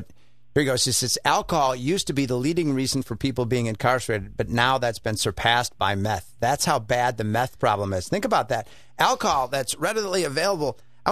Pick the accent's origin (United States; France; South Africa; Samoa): United States; Milwaukee, Wisconsin; No, in the past, I mean, I grew up in Milwaukee.